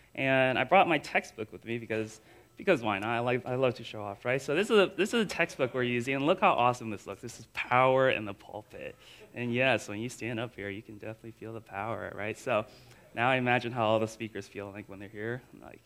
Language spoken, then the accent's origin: English; Florida, United States; Florida. Florida, what? And it's like, yeah, Florida